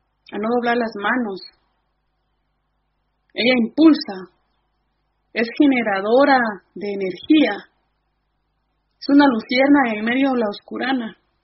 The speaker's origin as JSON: {"language": "Spanish", "country": "Guatemala", "tie": "born or raised there", "said": "En mi pueblo, que queda en el oriente de Guatemala, que colinda con El Salvador, árido como él solo, en aquellos cerros yermos"}